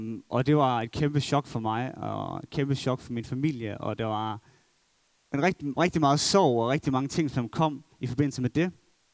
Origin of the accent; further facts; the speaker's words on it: Brande, Central Denmark Region, Denmark; Så jeg er vokset op i Brande, en lille by i Midtjylland